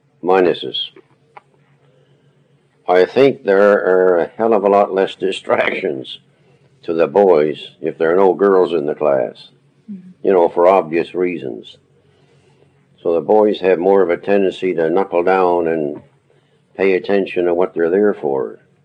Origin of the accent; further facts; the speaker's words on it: Halifax, Nova Scotia, Canada; born there; I was born in Halifax. Mm-hmm. On December the 27th, 1916.